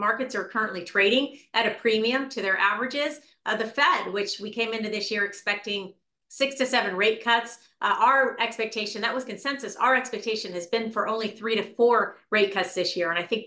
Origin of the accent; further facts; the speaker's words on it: Stockton, California, United States; I grew up in Stockton, California.